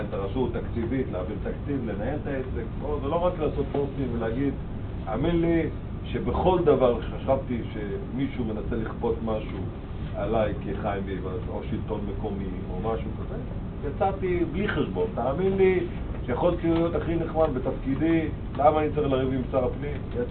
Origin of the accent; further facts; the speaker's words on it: Tiberias, Northern District, Israel; אני כילד שגדל בצפון, כל הבילויים שלנו עושים את זה. זה הייתה עיר מדהימה.